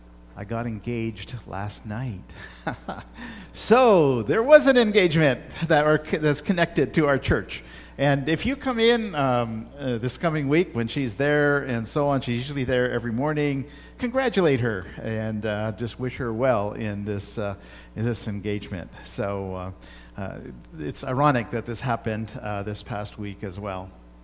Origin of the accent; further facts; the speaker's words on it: India; I'm brown on the inside and white on the outside. And so, I bring that, and I can't help but bring that, right, to this relationship because I grew up in India.